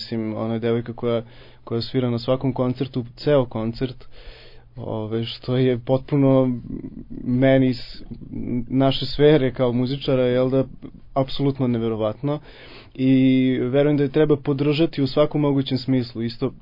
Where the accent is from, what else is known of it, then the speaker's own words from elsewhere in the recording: Pančevo, Vojvodina, Serbia; dolazim iz Pančeva, kao što ste rekli.